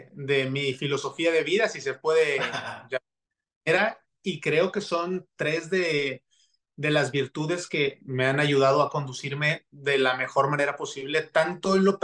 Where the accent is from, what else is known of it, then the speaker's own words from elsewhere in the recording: Tuxtla Gutiérrez, Chiapas, Mexico; de Tuxtla, yo crecí en Chiapas y hacia allá voy porque me gusta regresar